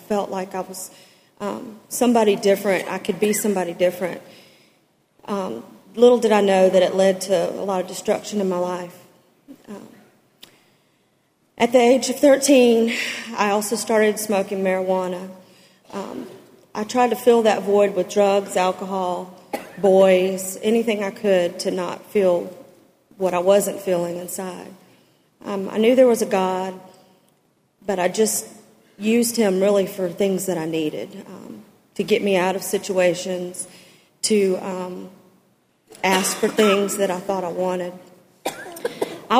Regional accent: Pensacola, Florida, United States; born there; I was born here in Pensacola on September 22nd, 1971.

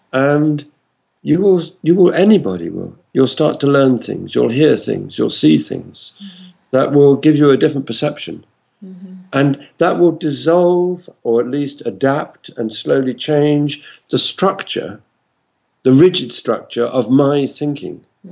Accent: South East England, United Kingdom; I grew up in the Thames Valley, which is an area of chalk land, and then went to live in lots of different parts of the world

